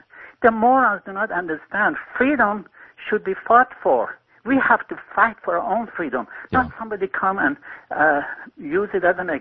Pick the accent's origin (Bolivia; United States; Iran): Iran; Yeah, I'm originally from Iran.